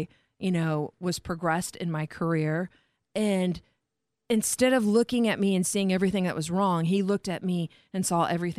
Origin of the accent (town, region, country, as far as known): Indiana, United States